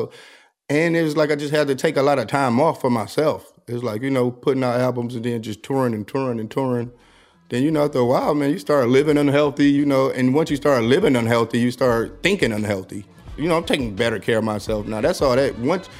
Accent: Detroit, Michigan, United States; I just think growing up in Detroit, it was never really an outlet. Like, it wasn't like I can go downtown and get a record deal, you know?

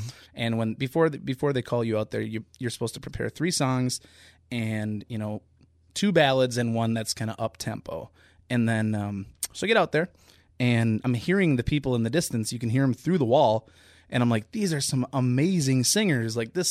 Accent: St. Paul, Minnesota, United States; I went and tried for my hometown of Minnesota. You know, I'm born and raised in St. Paul, White Bear Lake area

